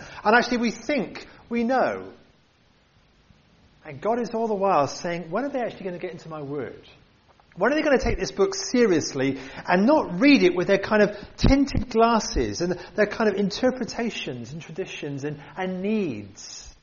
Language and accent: English; United Kingdom; So I'm not like this because I'm British